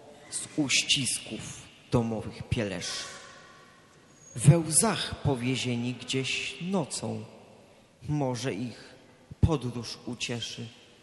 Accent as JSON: {"language": "Polish", "town": "Kalisz", "region": "Greater Poland Voivodeship", "country": "Poland", "said": "My, Kaliszanie, szczególnie czujemy się spadkobiercami niepodległego dziedzictwa, bo właśnie u nas, w Szczypiornie, dzielnicy Kalisza"}